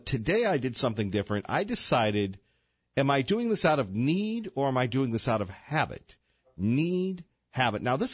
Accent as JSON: {"language": "English", "country": "United States", "said": "and, you know, I'm an American guy"}